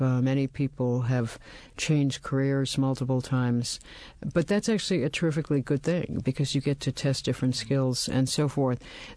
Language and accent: English; Massachusetts, United States; So I grew up just outside of Boston